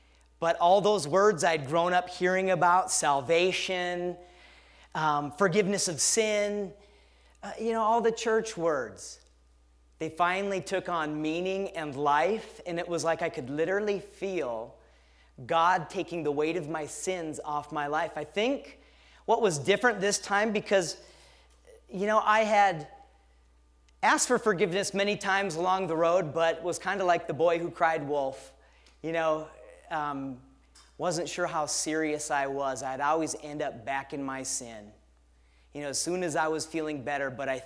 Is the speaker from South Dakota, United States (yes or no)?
no; Detroit Lakes, Minnesota, United States; I'm from Detroit Lakes, Minnesota, born and raised there. It's about 45 miles east of Fargo, North Dakota, to give you a little idea.